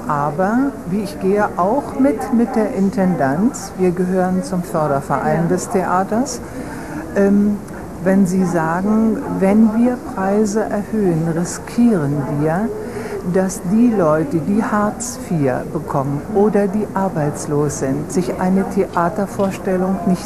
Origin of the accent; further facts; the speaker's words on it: Brandenburg, Germany; Wir sind nicht aus Mecklenburg-Vorpommern, wir kommen aus Brandenburg.